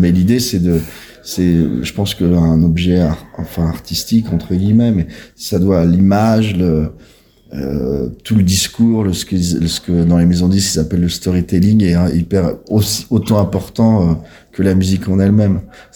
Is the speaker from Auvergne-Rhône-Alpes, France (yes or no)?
no; Paris, Île-de-France, France; on est parisien, français, avec nos origines différentes